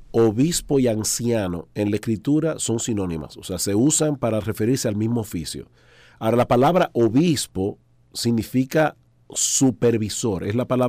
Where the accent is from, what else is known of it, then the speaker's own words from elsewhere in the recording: San Juan de la Maguana, San Juan, Dominican Republic; born there; Ah, mi pueblo. ¿Tu ahí fue donde yo nací, sí, San Juan de la Maguana.